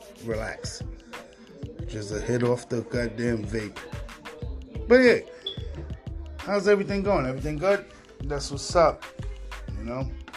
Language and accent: English; New York City, New York, United States; I grew up in a religious family, but then at the same time, I grew up in New York City